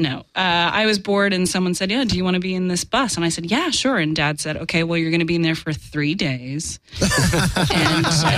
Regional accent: Sacramento, California, United States; So, my brother and I grew up in Sacramento with our mom, and in the summers we would spend time with my dad on sets

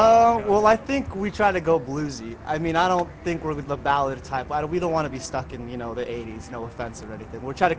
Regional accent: Long Beach, California, United States; From Long Beach, California.

